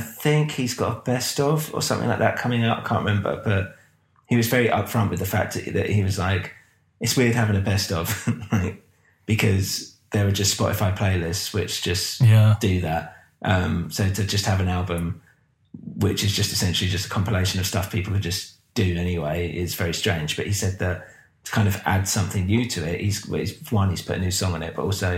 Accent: Epsom, South East England, United Kingdom; They were from Epsom back in Surrey, my hometown.

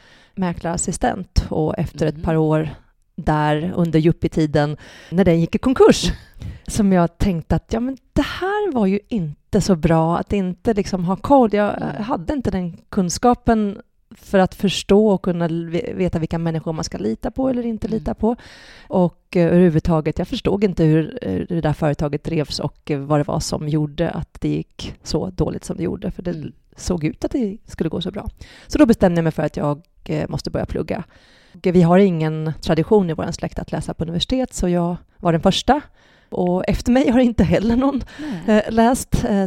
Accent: Katrineholm, Södermanland, Sweden; Liten i Katrineholm så jag tror inte jag hade så himla mycket drömmar faktiskt, ärligt talat. Utan det var väldigt mycket här och nu. Katrineholm är en sportstad, idrottsstad.

